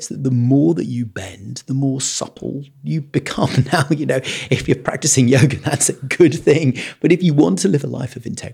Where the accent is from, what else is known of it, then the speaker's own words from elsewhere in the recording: New London, Connecticut, United States; I grew up in New London. My parents moved into the area when I was one.